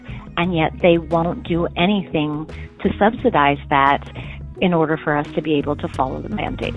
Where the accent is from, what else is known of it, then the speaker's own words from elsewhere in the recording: Tacoma, Washington, United States; I'm from Tacoma, Washington. I own a hair salon here.